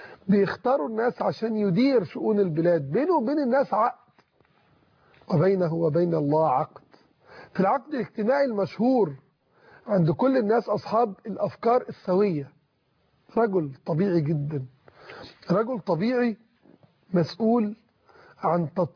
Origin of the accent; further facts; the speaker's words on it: Egypt; بالنسبة لنا كمصريين